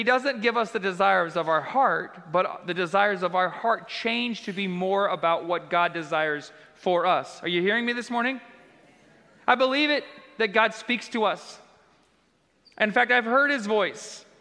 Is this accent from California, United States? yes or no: no; Greeneville, Tennessee, United States; I grew up in Greenville, Tennessee. It's an incredible church family.